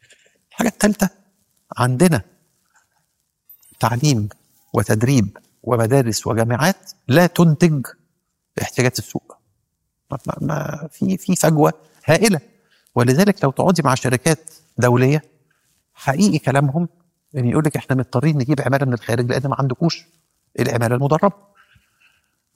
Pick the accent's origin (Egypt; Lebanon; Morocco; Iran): Egypt; إحنا عندنا في مصر قضاء تاريخيا متميز جدا